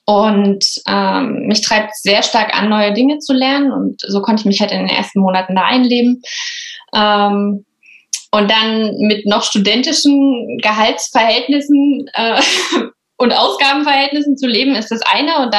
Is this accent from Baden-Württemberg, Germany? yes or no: no; Bautzen, Saxony, Germany; now in Berlin, Germany; Genau, also ich habe schon immer an der Spree gewohnt. Ich komme aber aus einem kleinen W an der Spree, aus Bautzen und bin jetzt nach Berlin gezogen, also Wahlberlinerin, genau.